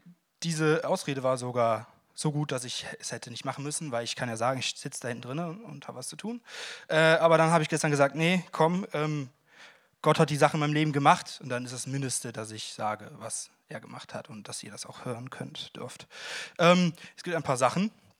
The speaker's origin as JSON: {"language": "German", "town": "Erftstadt", "region": "North Rhine-Westphalia", "country": "Germany", "said": "Ich komme aus Erftstadt, das ist bei Köln, da im Norden irgendwo, von hier aus."}